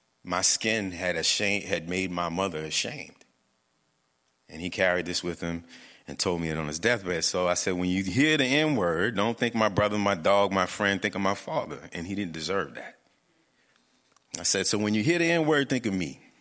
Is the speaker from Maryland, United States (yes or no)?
no; New Orleans, Louisiana, United States; I told the story of growing up in New Orleans, which is where I'm from.